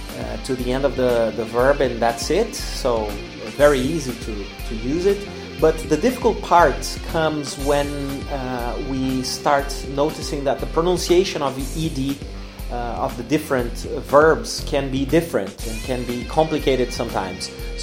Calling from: Porto Alegre, Rio Grande do Sul, Brazil; English is a second language

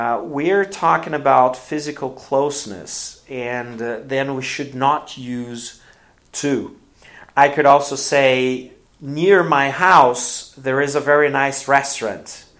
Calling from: Porto Alegre, Rio Grande do Sul, Brazil

